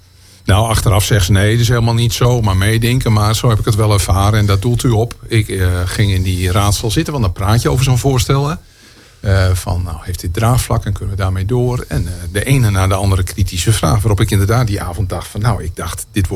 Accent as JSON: {"language": "Dutch", "town": "Veendam", "region": "Groningen", "country": "Netherlands", "tie": "born or raised there", "also_born_or_lived": "Pekela", "said": "Ik kom uit Oost-Groningen. Pekela, Veendam opgegroeid. En ja, dat is toch een ander Gronings dan Westerkwartier."}